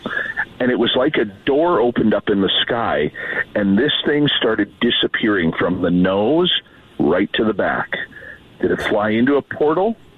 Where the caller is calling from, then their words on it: British Columbia, Canada; I am in the westernmost province, British Columbia, about, 3,500 miles from you, Walter. And I am in a beautiful area called the Cariboo Region